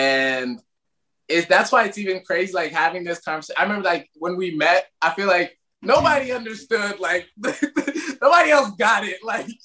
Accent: Ireland; accent: Irish; moved away; me and my brother, about, like, growing up in Ireland. And he's like, can you still, like, do you ever think, because we used to have, like, thick accents when we moved here

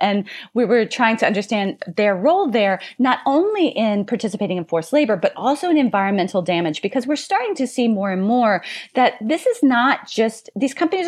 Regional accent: Louisiana, United States; including in my home state of Louisiana, those places have been declared Superfund sites

